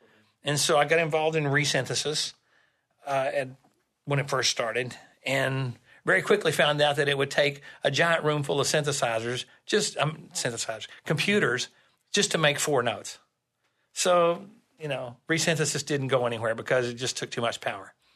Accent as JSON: {"language": "English", "region": "Texas", "country": "United States", "said": "I'll make it a short story here. We're from Texas, and we usually tell long stories."}